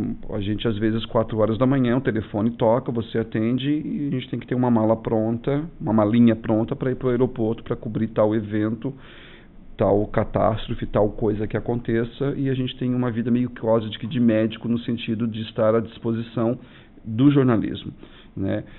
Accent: Urussanga, Santa Catarina, Brazil; moved away as an adult; hoje eu estou com 45 anos, né? E quando comecei essa carreira foi praticamente com 19, quando saí de Uruçanga. Eu saí de Uruçanga de corpo, mas a minha alma sempre ficou aqui

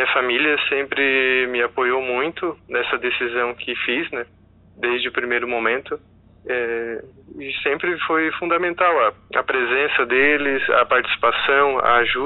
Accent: Sombrio, Santa Catarina, Brazil; eu sou natural da cidade de Sombrio, aqui no extremo sul catarinense, e de forma mais específica aqui da comunidade do Retiro da União.

